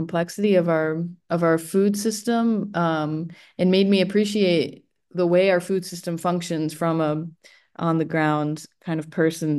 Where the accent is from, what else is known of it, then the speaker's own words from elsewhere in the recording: Vermont, United States; So a formative experience of mine growing up in Vermont was being a part of the 4-H and getting to exhibit brown Swiss dairy cows.